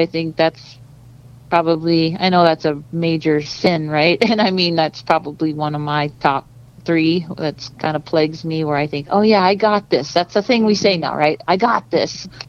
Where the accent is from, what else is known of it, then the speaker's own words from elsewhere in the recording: Kansas, United States; also born or lived in Missouri / North Dakota; And so I was born in Missouri and raised in Kansas, and then I ended up in North Dakota through a kind of a school program.